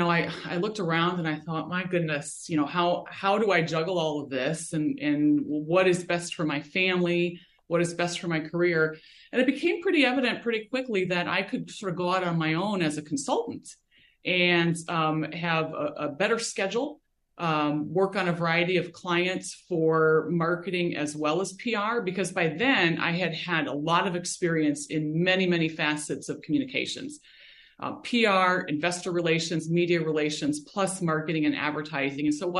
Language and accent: English; Midwest, United States; I grew up in the Midwest and actually graduated from college with a communications and marketing degree way back in the day.